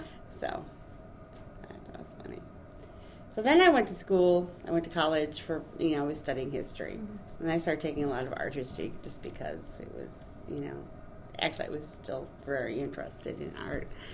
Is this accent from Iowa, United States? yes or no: no; Buffalo, New York, United States; I grew up in Buffalo and went to Camber West